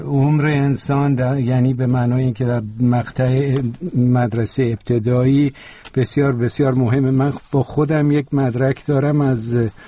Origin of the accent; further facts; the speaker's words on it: Tabriz, East Azerbaijan, Iran; first language Azerbaijani; Persian is a second language; با تجربه خودم به عنوان ترک زبان آذری تبریزی که 7 سال 6 ساله به نظرم رفتن دبستان و یک کلمه فارسی نمیدونستم به هیچ صورت.